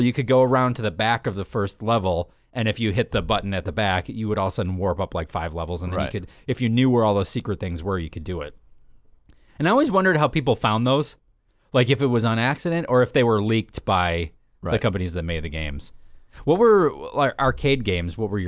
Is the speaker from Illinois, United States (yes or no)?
yes; Chicago, Illinois, United States; You know, and being growing up in the Chicago area, we were kind of lucky because a lot of the big game companies were based out of Chicago.